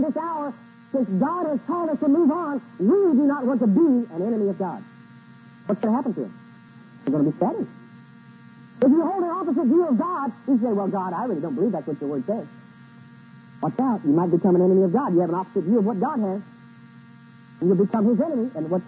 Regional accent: Wyoming, United States; I'm from Wyoming, you know, you got to get a burr in your saddle before you do anything.

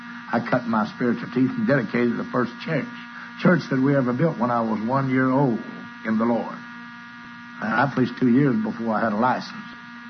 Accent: Texas, United States; born there; And the pastor of that church there in Cameron, Texas, and I was born in Texas.

